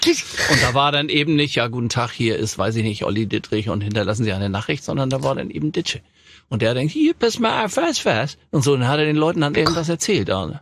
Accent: Hamburg, Germany; in Hamburg-Langenhorn, wo ich groß geworden bin

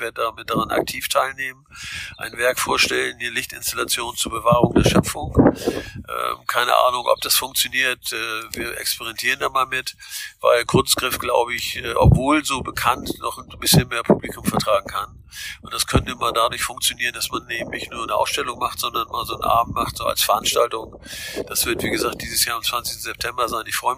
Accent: Heide, Schleswig-Holstein, Germany; Weil ich Dithmarscher bin. Ich bin in der Nähe von Heide geboren, in Wetting steht, in Heide aufgewachsen

